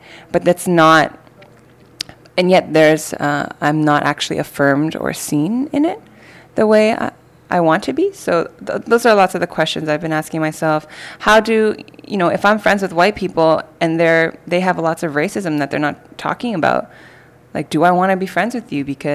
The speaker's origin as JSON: {"language": "English", "country": "Canada", "tie": "born or raised there", "said": "I grew up with growing up in Canada, being born in Canada, but and being, you know, having a Canadian citizenship, but not actually feeling Canadian"}